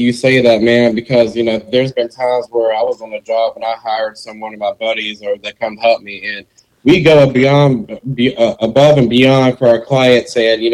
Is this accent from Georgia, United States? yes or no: yes; Augusta, Georgia, United States; with Richard's Lawn Care. I'm born and raised in Augusta, Georgia. I'm 30 years old.